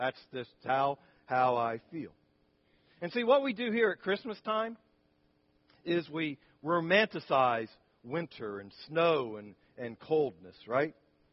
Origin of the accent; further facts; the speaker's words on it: Syracuse, New York, United States; And so growing up in Syracuse, you know, where the winters are cold and snowy